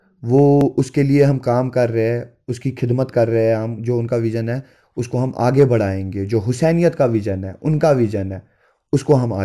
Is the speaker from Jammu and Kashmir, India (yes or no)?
yes; Budgam, Jammu and Kashmir, India; और मैं बड़गाम का रहने वाला हूँ।